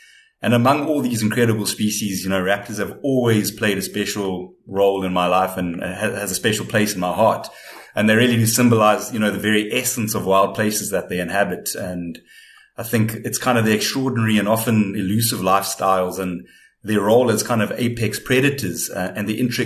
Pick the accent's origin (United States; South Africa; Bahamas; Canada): South Africa; Lowveld; growing up in the Lowveld of South Africa